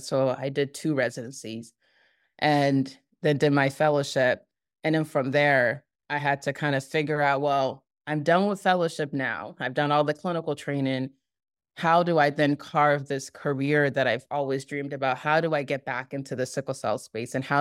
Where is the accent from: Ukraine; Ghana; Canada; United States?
Ghana; I'm originally from Ghana, so I saw it in various forms.